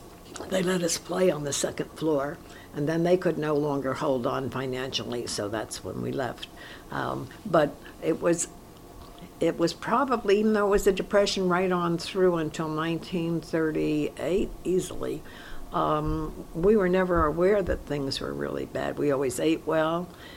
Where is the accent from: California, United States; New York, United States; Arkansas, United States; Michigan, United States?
Michigan, United States; Royal Oak; born there; I was born in Royal Oak, Michigan, right outside of Detroit, Michigan